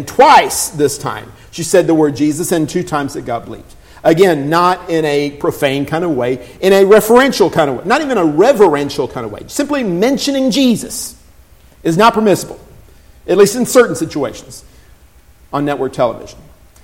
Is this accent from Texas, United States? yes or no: yes; Texas, United States; She grew up in Alabama, they had school prayer. I grew up in Texas, we didn't.